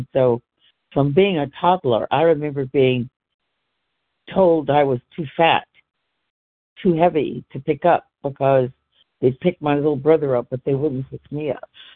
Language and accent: English; California, United States; from California.